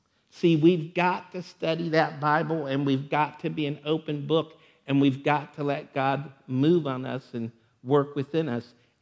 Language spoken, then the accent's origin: English; United States; As much as I love our country and as much as I believe in our country, before I'm an American, I'm a Christian.